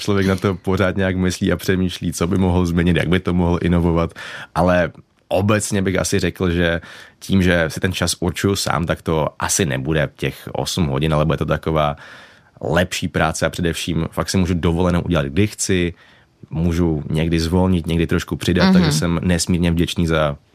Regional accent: Moravian-Silesian Region, Czechia; accent: Cieszyn Silesian dialect; já nejsem Čech, se dá říct, nebo jako, že jsem Čech, mám českou národnost, ale pocházím z Těšínského Slezska, kde my mluvíme doma nářečím. A chodil jsem na polskou základní školu, jo, mluvíme po našemu

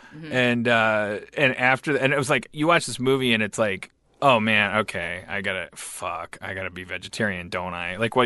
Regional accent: Milwaukee, Wisconsin, United States; now in Los Angeles, United States; Because I grew up in Milwaukee, so like you go to Red Lobster in Milwaukee, and it's like

